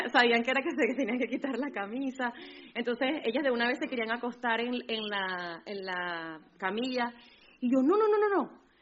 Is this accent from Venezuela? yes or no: yes; Venezuela; y que yo soy de Venezuela, y yo no he visto pobreza así, de verdad.